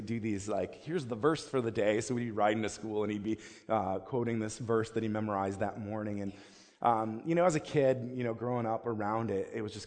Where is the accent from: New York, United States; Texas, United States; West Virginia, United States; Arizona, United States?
New York, United States; Buffalo; I have some really fond memories, especially of the church that I grew up in Buffalo. I was at that church till I was 16